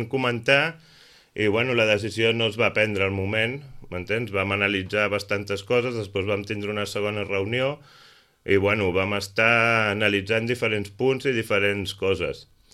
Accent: Calafell, Catalonia, Spain; Jo sóc de Calafell i, a veure, ja fa més de 10 anys que vaig començar allà

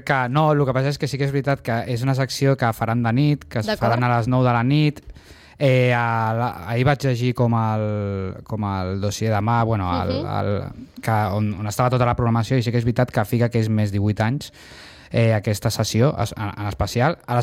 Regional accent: Sitges, Catalonia, Spain; perquè és el meu poble. I, evidentment, això implica que estrenar els meus treballs a Sitges és com un somni.

